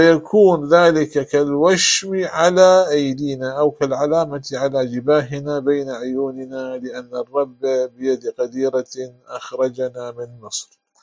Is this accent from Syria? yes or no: no; Iraq; كما يقال عندنا في العراق